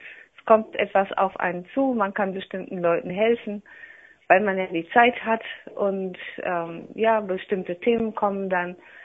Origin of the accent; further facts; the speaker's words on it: Germany; born there; moved away as an adult; ich bin aus dem Westen, gebürtig von der holländischen Grenze, wusste aber schon mit 20 ungefähr, dass ich unbedingt, wenn die Mauer fällt, hier in den Osten ziehen würde.